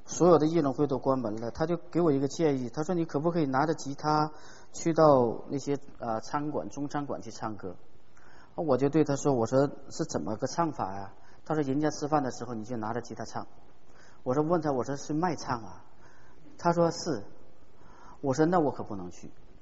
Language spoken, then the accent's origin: Chinese; China; 但是你知道我是中国人，我们嘴巴很好哈，比较客气哈